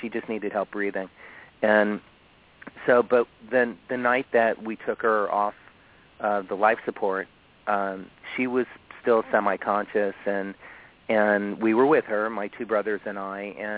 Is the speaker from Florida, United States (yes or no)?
yes; Miami, Florida, United States; I was back in my hometown of Florida, you know, in Miami.